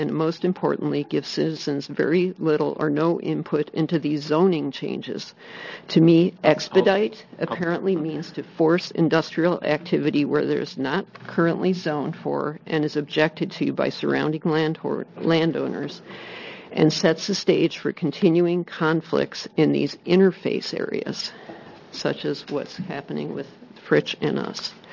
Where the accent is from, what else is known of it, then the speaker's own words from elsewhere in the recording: Brightwood, Oregon, United States; I'm from Brightwood, Oregon.